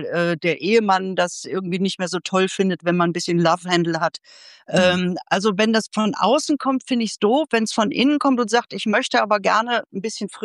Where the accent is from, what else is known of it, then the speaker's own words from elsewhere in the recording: Bottrop, North Rhine-Westphalia, Germany; Man muss sich ja vorstellen, ich komme aus Bottrop. Ja, das ist relativ, ist zwar eine Großstadt, aber das ist schon so ein sehr geschützter Raum, in Anführungsstrichen.